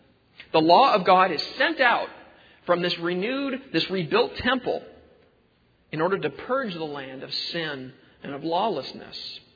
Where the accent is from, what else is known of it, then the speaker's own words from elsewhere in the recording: Los Angeles, California, United States; This is what you get for growing up in Los Angeles.